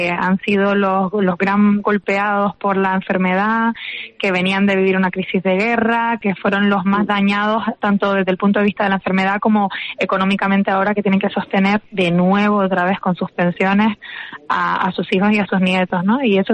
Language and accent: Spanish; Canary Islands, Spain; somos de sangre latina, que somos muy afectuosos, y más en Canarias, que siempre dábamos besos